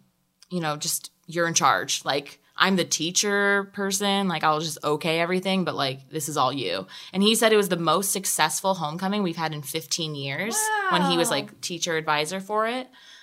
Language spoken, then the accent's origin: English; Michigan, United States; In where I'm from. So Oakland County.